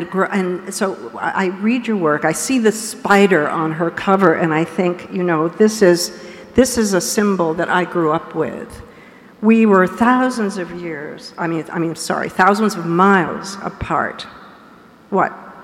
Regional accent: Peru; growing up in Peru, I was inspired

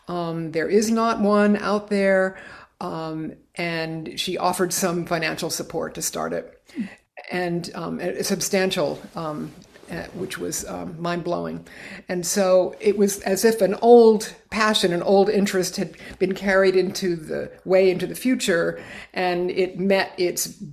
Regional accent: Pompano Beach, Florida, United States; first, I grew up in Florida, and my fourth grade teacher read The Yearling to us every day after lunch.

